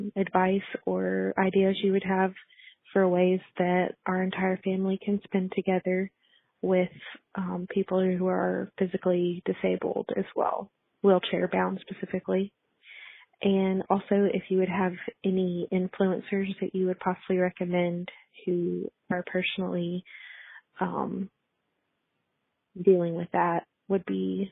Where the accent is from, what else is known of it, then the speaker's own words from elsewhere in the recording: Mississippi, United States; I'm from Mississippi.